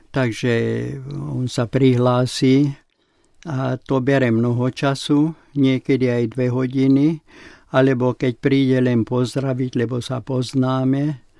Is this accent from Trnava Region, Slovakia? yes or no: yes; Trnava Region, Slovakia; born there; Naša výša, kde som sa narodil, je 0 na Žitnom ostrove. U Bratislavy, nedaleko od Bratislavy.